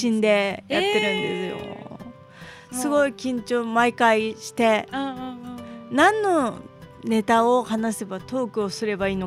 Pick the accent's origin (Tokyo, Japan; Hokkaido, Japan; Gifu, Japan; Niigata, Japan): Hokkaido, Japan; 出身は私はあの北海道なんですよ。